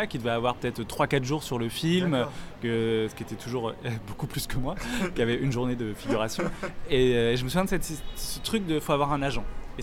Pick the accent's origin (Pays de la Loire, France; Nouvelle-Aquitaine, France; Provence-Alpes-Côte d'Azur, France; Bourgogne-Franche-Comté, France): Bourgogne-Franche-Comté, France; Dijon; Je connaissais rien, je venais de Dijon, de ma campagne, de ma ferme.